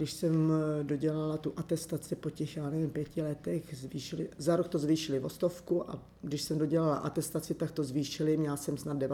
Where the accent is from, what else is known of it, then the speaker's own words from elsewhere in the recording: Nejdek, Karlovy Vary Region, Czechia; já jsem se narodila v Karlových Varech v 57. roce v nemocnici a pak jsem vlastně žila celý život v Nejtku s rodičema